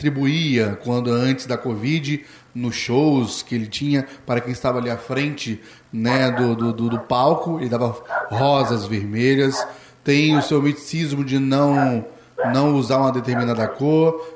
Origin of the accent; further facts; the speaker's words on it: Vitória, Espírito Santo, Brazil; born there; Eu nasci em Vitória, na capital